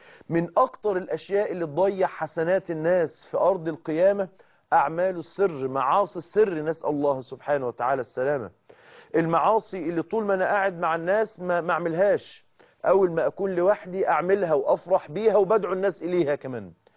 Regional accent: Egypt; يعني سقطتها باللفظ الدارج عندنا في مصر

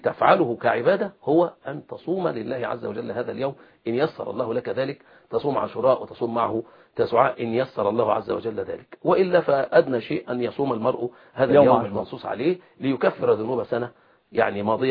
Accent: Egypt

